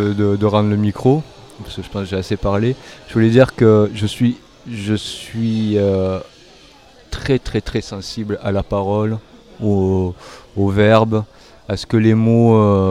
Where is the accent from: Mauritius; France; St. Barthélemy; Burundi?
France; Marseille, Provence-Alpes-Côte d'Azur; born there; je suis né à Marseille